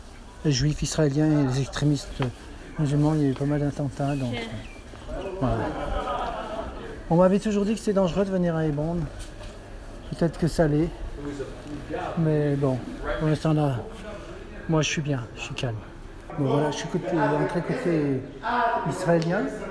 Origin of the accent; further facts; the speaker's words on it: France; Alors non, j'ai pas de couteau et je suis français.